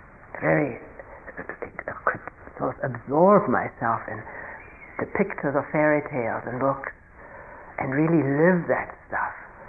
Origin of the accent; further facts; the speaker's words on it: Germany; English is a second language; I was a very scared child, of course, growing up in Germany